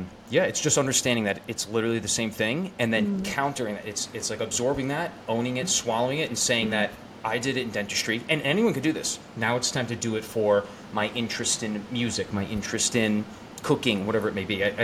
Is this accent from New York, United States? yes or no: yes; New York, United States; moving from my apartment in Manhattan, Kips Bay, to the house I grew up in on Long Island, but, like, you know, my dad's here, and it's like a full house.